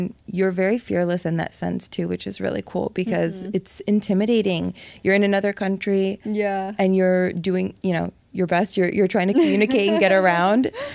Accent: Miami, Florida, United States; So me speaking Portuguese and growing up in Miami, I spoke Spanish.

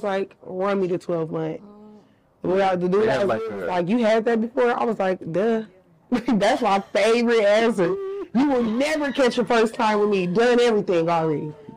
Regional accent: Compton, California, United States; I'm from Compton, I'm a little ghetto

